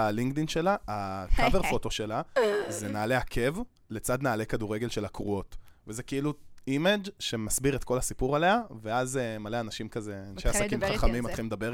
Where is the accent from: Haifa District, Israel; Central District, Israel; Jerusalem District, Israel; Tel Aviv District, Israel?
Tel Aviv District, Israel; Holon; אני בן 23, ליה גם בת 23, אני מחולון